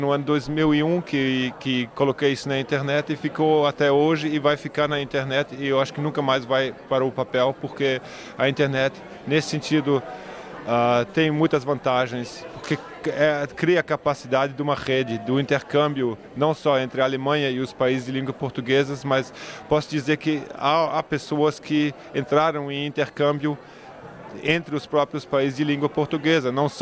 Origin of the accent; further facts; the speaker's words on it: Brazil; Portuguese is a second language; now in Frankfurt, Germany; Eu cresci no Brasil, vivi 6 anos no Brasil.